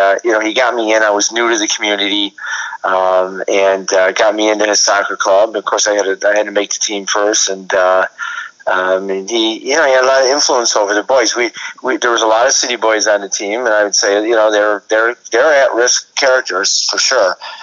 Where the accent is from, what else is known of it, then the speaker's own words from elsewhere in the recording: Rochester, New York, United States; Well, I actually went to Wayne Central through my sophomore year. Then we moved into the city, and I went to John Marshall. And that's when I joined the Rochester Mavericks Traveling Club.